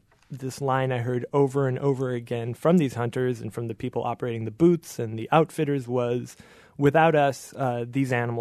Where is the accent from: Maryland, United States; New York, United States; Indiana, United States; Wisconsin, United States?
Wisconsin, United States; I'm from Wisconsin originally. I was raised around hunting, not in it.